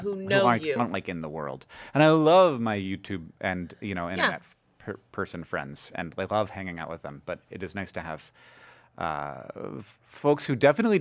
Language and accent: English; Orlando, Florida, United States; also born or lived in Alabama; And then we moved to Orlando after that.